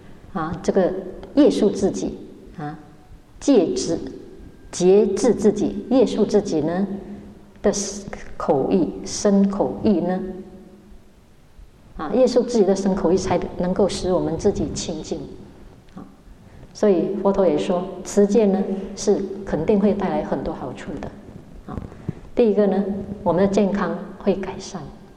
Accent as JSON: {"language": "Chinese", "country": "China", "said": "我们中国人最喜欢长寿了"}